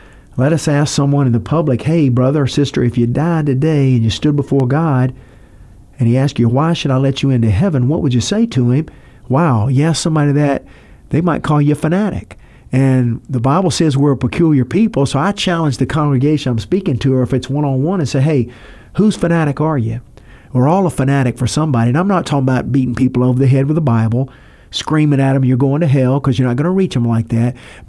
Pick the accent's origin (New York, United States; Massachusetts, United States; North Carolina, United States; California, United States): North Carolina, United States; Asheville; It was always a lifelong dream growing up in Asheville.